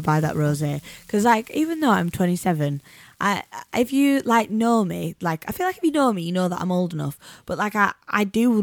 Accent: United Kingdom; Like, as British people, and I've said it, you've said it, everybody I know like have said it.

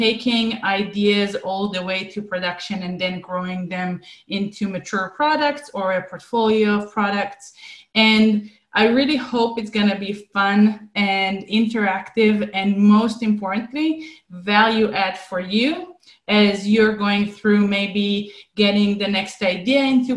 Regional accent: Israel; I was born and raised in Israel

